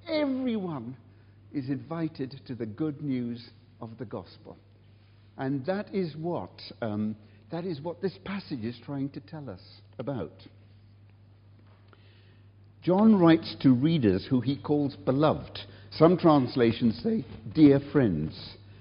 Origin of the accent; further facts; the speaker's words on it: England, United Kingdom; It's a word that very few of us as English people have ever known.